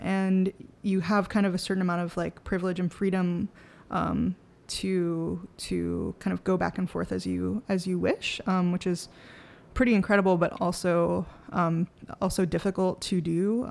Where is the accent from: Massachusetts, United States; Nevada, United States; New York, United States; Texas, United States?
New York, United States; Bronx; because so much of like growing up in the Bronx is like these touchstones to Puerto Rico, but they're so decontextualized.